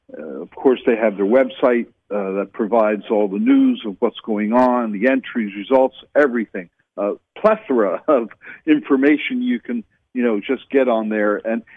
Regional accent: Flemington, New Jersey, United States; One of my favorite tracks was actually in my hometown of Flemington, New Jersey

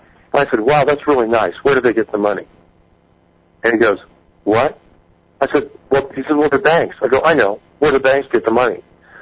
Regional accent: Los Angeles, California, United States; I grew up in Los Angeles, okay, and I was there during the peak of the smog

